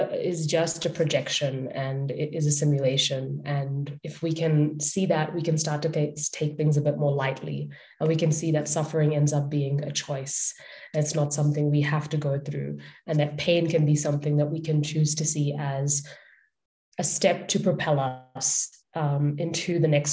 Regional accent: Punjab, India; I am Indian. I'm part of this particular family system, this particular society. This is my culture. I am Hindu Punjabi.

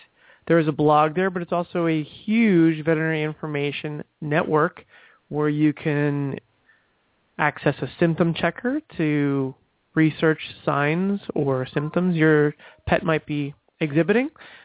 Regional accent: New Jersey, United States; now in Florida, United States; I'm not a Southerner. I live in Florida, but originally from New Jersey.

